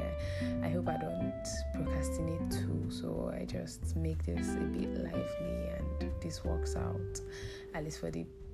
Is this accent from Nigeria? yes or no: yes; Nigeria; I'm actually Nigerian.